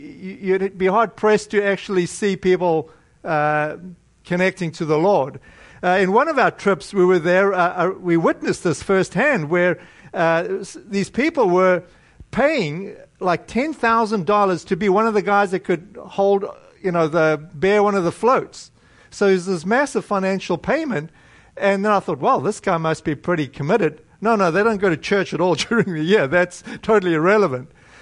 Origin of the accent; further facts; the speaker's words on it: South Africa; I was born in South Africa, and this is a vacation weekend. You have Easter Friday and you have Monday, and typically everybody heads to the beach.